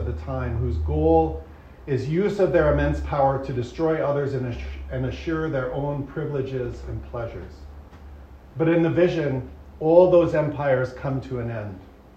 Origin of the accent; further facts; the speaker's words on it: Montana, United States; I'm thinking particularly this week of events unfolding in my home state of Montana.